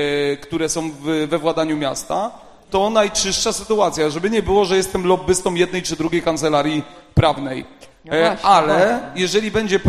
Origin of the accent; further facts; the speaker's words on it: Niwka, Silesian Voivodeship, Poland; bo ja jestem z Niwki